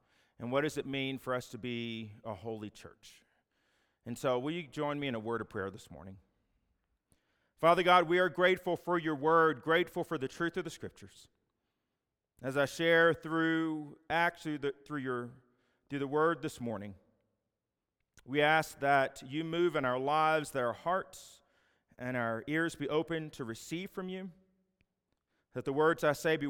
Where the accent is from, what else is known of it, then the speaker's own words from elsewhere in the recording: Virginia, United States; also born or lived in Texas; now in Farmington, United States; I'm from Virginia, been in Texas the last 14 years, and now live in Farmington, New Mexico.